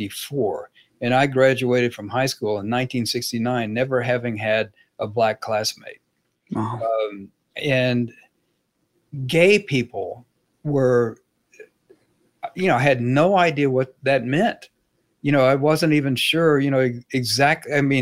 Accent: Dallas, Texas, United States; one of the things about growing up in Dallas at that time, and I'm sure it's true of many other places, there was no literature about the city.

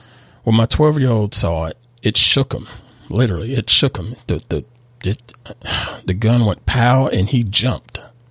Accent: Southern United States, United States; Yes, I'm a Southerner. I love Southern fried foods. I love Southern rituals of saying hello to complete strangers while you're passing by.

